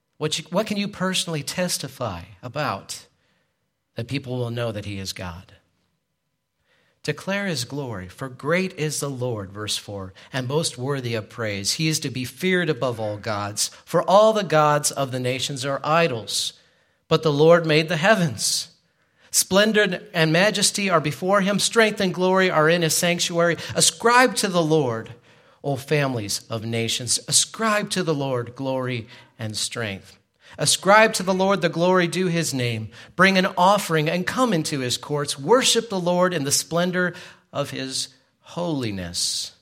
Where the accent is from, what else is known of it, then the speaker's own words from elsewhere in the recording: United States; yes, I'm an American, and I'm proud of this country